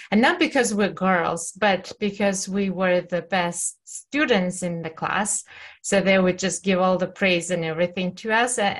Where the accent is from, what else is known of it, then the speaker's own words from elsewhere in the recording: Kazakhstan; I wanted just to share a little bit more about my growing up in Kazakhstan